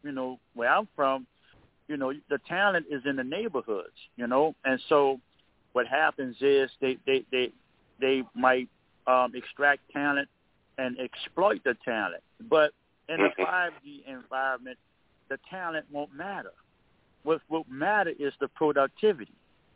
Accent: New Orleans, Louisiana, United States; because I'm from New Orleans. New Orleans is a food city

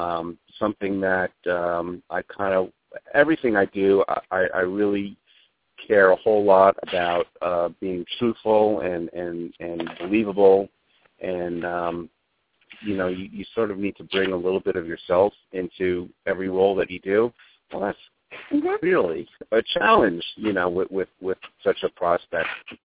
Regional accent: New York, United States; I grew up in New York.

